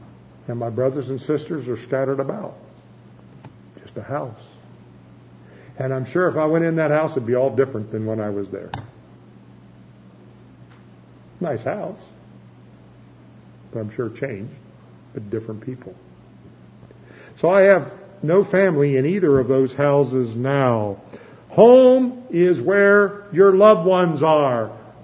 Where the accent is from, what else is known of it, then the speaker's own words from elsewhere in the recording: Chillicothe, Ohio, United States; I mentioned I was from Chillicothe, and I was born and raised there, and we lived at 1179 Nelson Drive.